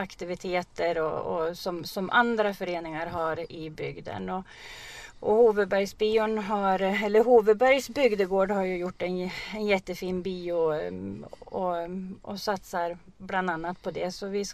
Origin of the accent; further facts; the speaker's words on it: Oviken, Jämtland County, Sweden; när jag växte upp i Oviken.